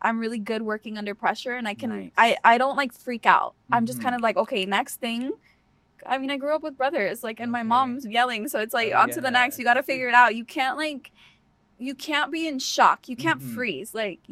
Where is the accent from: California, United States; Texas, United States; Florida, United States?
California, United States; Maywood; also born or lived in Long Beach; I grew up in Maywood, California.